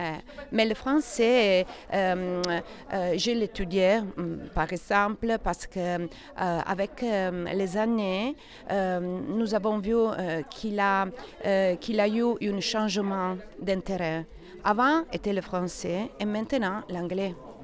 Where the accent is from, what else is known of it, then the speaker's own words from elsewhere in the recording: Basilicata, Italy; French is a second language; nous venons du sud d'Italie, dans la région de la Basilicata.